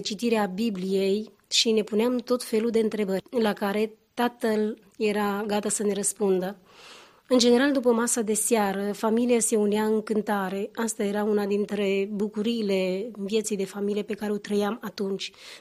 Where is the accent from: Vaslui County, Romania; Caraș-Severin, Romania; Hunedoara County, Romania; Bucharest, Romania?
Vaslui County, Romania; Laza; Sunt dintr-o comună în apropierea Vasluiului, 14 km de la Vaslui, pe șoseaua națională Vaslui-Bacău. Se numește Laza. Deci am trăit la țară.